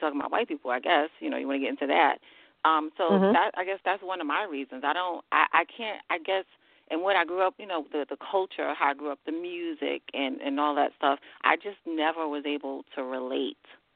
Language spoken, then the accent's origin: English; Bronx, New York, United States; For me, I guess I grew up in the Bronx, so I wasn't around a lot of, you know, white people